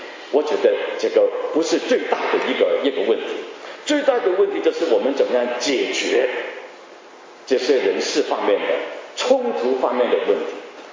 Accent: Guangdong, China; 不要把他看死啊，我们广东人抬谁抬谁的啊

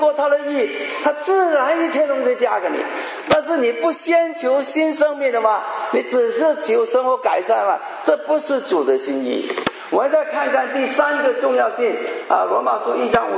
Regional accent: China; 我们中国人是很爱面子的，所以连翻译圣经都把它翻译的好听一点。

